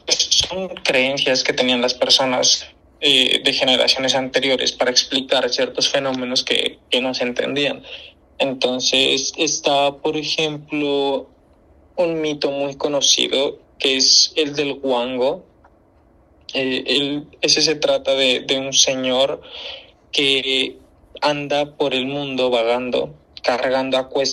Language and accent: Spanish; San Lorenzo, Nariño, Colombia; Soy de San Lorenzo, Nariño. Esto está ubicado al uh-huh. sur de Colombia, somos frontera con el Ecuador. Uh-huh. Yo vengo de una zona rural